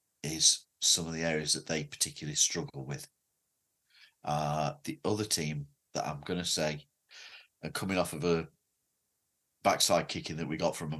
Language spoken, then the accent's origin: English; Boston, Massachusetts, United States; now in Orlando, United States; Mate, we're from Boston.